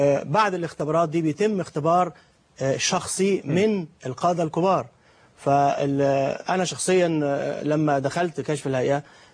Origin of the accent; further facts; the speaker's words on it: Suez, Suez Governorate, Egypt; لأن أنا أصلا من السويس والبحر بالنسبة لنا بحرية